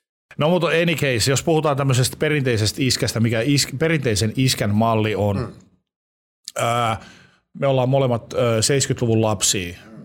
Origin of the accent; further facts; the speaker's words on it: Oulu, North Ostrobothnia, Finland; Että mulla on semmoisia välähdyksiä silloin, kun tosiaan lapsuudessani asuin Oulussa